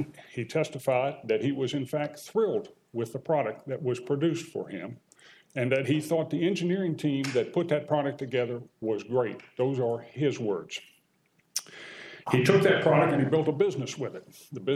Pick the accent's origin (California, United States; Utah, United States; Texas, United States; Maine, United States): Maine, United States; Bexley; I'm from Bexley, Maine, and I represent the appellant in this case.